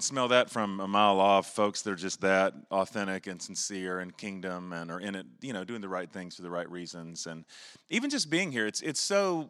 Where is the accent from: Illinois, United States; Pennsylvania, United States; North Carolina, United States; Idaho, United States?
North Carolina, United States; Charlotte; moved away as an adult; now in Tulsa, United States; I grew up in Charlotte, North Carolina. That's my home all my life until the last 2 years ago since I moved to Tulsa, Oklahoma.